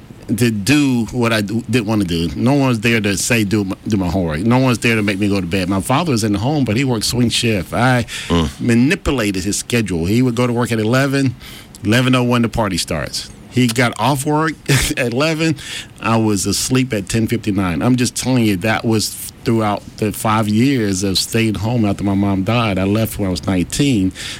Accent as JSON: {"language": "English", "town": "Mobile", "region": "Alabama", "country": "United States", "tie": "born or raised there", "said": "You know, I grew up in Mobile, intact family of 13 children."}